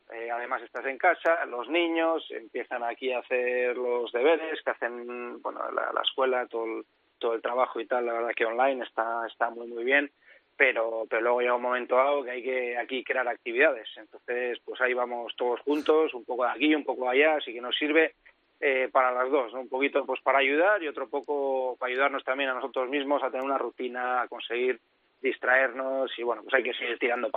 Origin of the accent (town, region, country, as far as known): Hondarribia, Basque Country, Spain; now in Palma de Mallorca, Spain